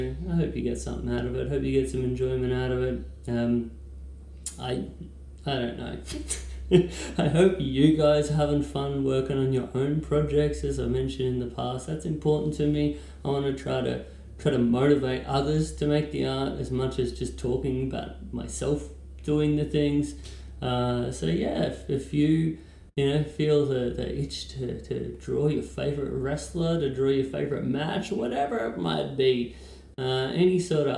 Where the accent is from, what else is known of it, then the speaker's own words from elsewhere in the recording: Australia; As an Australian gringo who draws Lucha Libre for a living, it'll be very, very cool for me to finally be there.